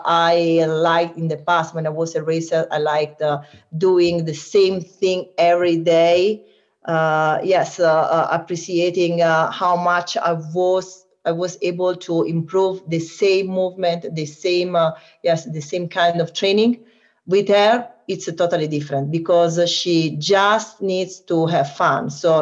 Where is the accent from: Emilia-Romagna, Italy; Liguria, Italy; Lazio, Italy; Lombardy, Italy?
Lazio, Italy; Rome; English is a second language; You know, I learned skiing very late because I was born in Rome. I come from Rome, a place very far from mountains.